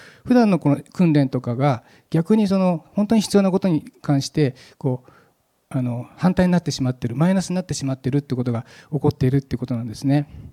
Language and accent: Japanese; Nagano, Japan; 私の田舎、私は長野で農業をしていたんですけど、野菜を作っていた時に